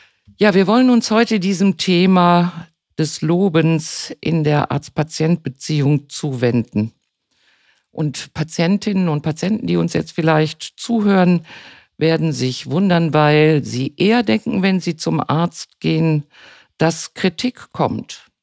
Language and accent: German; Herne, North Rhine-Westphalia, Germany; lange Jahre meine Kollegin in meiner Heimatstadt Herne